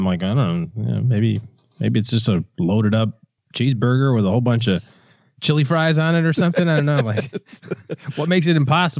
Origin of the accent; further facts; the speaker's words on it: United States; No, I'm American.